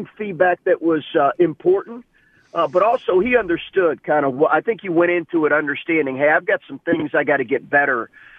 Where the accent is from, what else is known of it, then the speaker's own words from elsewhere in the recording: Lexington, Kentucky, United States; we grew up in Lexington, Kentucky.